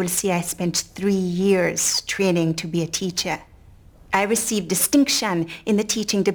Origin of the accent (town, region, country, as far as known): Jamaica